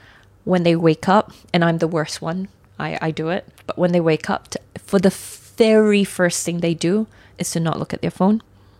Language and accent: English; Sydney, New South Wales, Australia; And again, I compare this to where I grew up in Sydney.